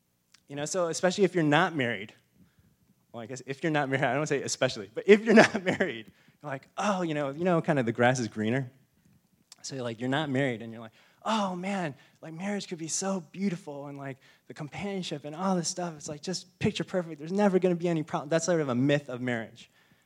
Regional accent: Wisconsin, United States; So I'm from Wisconsin. I hate those guys.

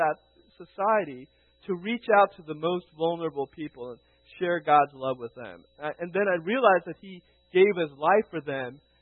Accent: Houston, Texas, United States; growing up in the States, I grew up in Houston, Texas.

